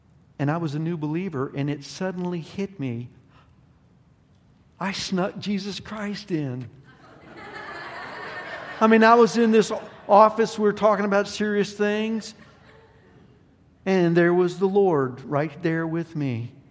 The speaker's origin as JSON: {"language": "English", "region": "Alabama", "country": "United States", "said": "I'm from Alabama. Most of y'all aren't."}